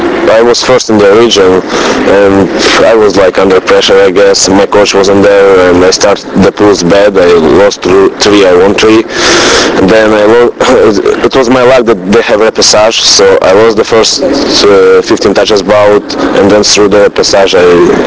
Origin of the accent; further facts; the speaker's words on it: Israel; I'm from Israel. We never had a huge team